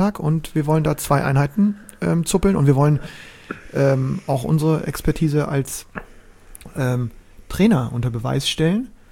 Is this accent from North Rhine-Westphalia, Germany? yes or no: no; Bremen, Germany